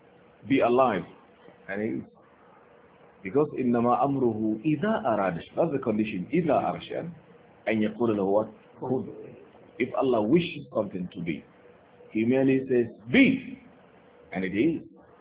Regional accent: Kano, Nigeria; So now, because of the realities of today, Tafsir is holding back in my hometown Kano now.

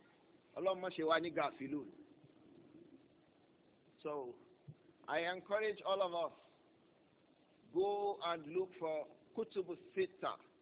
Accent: Nigeria; I was the only person who came from Nigeria.

